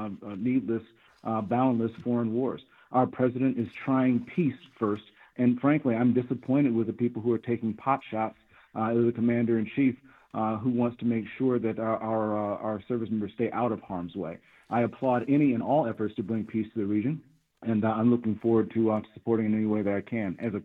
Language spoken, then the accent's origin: English; United States; my 8 years of service in the United States military as a down payment on the freedom that I've enjoyed as being an American.